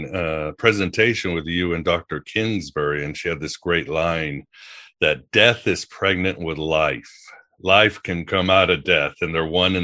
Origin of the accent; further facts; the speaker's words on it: Portugal; also born or lived in Mexico; now in United States; when I grew up in Portugal and Mexico, the idea of death and life are not as separate as they are here in the West